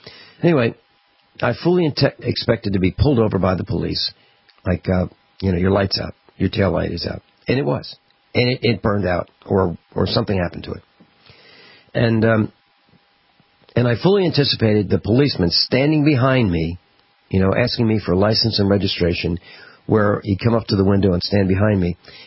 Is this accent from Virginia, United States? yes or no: yes; Virginia, United States; now in Missouri, United States; And our class knows that I moved from Virginia, rural Virginia, to Missouri.